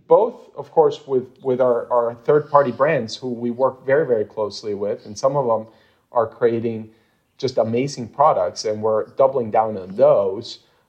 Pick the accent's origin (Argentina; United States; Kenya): Argentina; I'm, of course, Hispanic. I'm from Argentina.